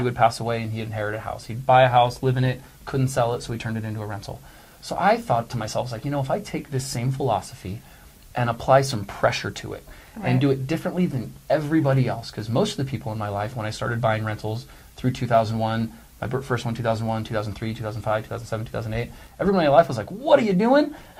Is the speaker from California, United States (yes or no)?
yes; California, United States; So for me, when I was growing up, I grew up in Northern California